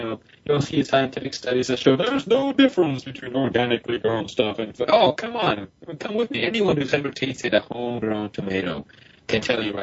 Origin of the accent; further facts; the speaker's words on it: Colombia; When we grew up in this country, I'm from Colombia. As I started growing up in this country